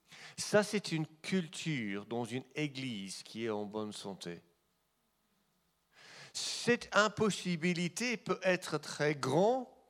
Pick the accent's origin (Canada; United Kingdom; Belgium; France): United Kingdom; England; French is a second language; On n'est pas nous sommes anglais, ok.